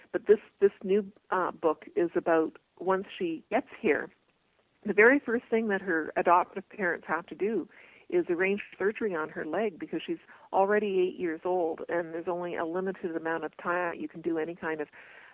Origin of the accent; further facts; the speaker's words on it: Brantford, Ontario, Canada; And she came to my hometown of Brantford, Ontario